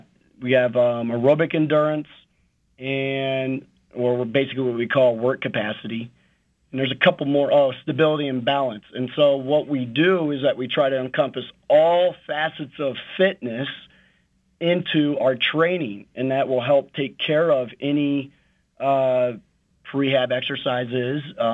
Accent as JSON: {"language": "English", "town": "Ames", "region": "Iowa", "country": "United States", "tie": "born or raised there", "said": "So I went back to school at Iowa State University, where I grew up in Ames, Iowa"}